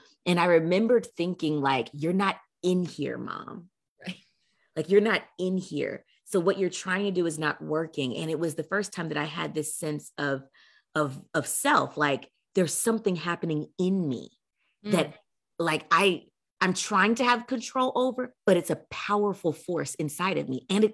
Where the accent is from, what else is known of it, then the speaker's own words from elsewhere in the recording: Oklahoma, United States; And grew up in the South. I grew up in Oklahoma.